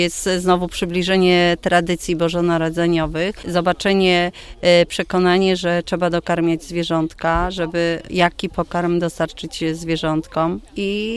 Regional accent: Łubniany, Opole Voivodeship, Poland; my jesteśmy z Łubnian

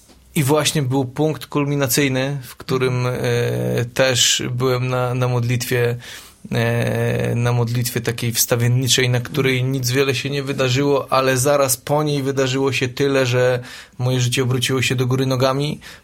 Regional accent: Nowy Sącz, Lesser Poland, Poland; Jestem z Nowego Sącza.

